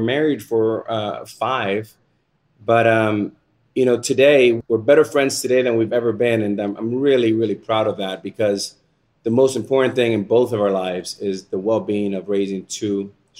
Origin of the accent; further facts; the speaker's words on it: United States; B, that I'm an American in the greatest country in the world.